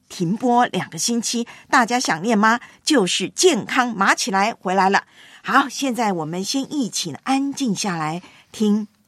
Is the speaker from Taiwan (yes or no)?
yes; Taiwan; 在台湾成长的